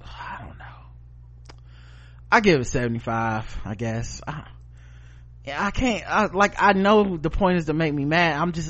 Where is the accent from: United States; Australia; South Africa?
United States; Santee, California; I'm growing up in Santee. I've never seen such racism right before my eyes.